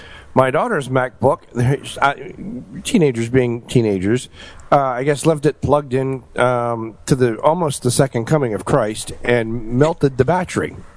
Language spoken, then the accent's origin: English; Pennsylvania, United States; Yeah, in Pennsylvania, we had shit that had good flavor, so I was drinking, black cherry Vishnik soda.